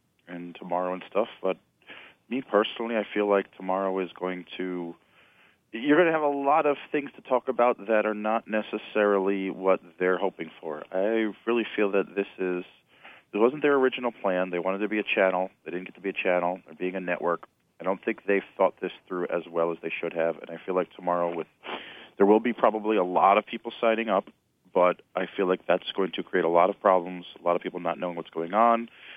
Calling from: New Jersey, United States; from New Jersey.

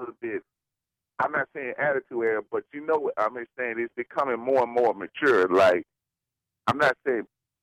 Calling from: Memphis, Tennessee, United States; Hey, Brian … from Memphis, Tennessee

